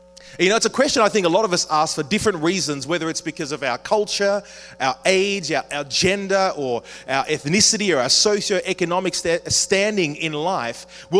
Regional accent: Jamaica; also born or lived in Australia; when I was growing up, when I was in Jamaica, it was kind of cool because I was born in Australia, so I could tell people, you know, I was actually from Australia

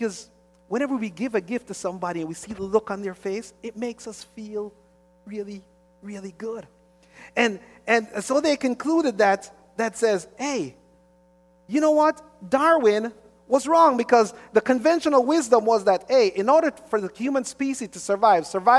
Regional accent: Jamaica; now in United States; Yes, my passport says United States. All of us Americans walked away saying, well, I didn't because, you know, I come from Jamaica.

